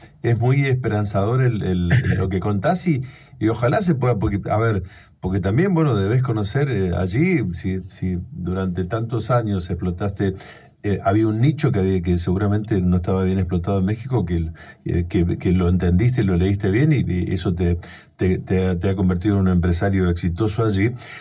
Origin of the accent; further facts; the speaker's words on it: Sarmiento, Argentina; Yo soy de Sarmiento